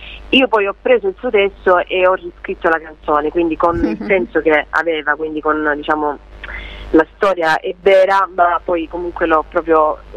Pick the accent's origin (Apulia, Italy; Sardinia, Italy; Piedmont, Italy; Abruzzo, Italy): Apulia, Italy; si teneva nel mio paese, piccolo paese in provincia di Lecce